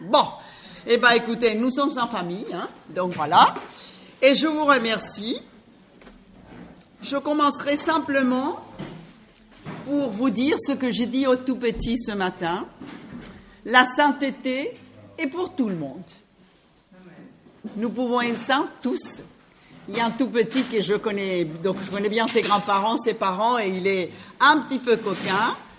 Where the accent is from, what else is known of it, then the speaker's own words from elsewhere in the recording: Colombia; French is a second language; now in France; Je suis colombienne, mon accent s'entend, mariée avec un Français depuis 40 ans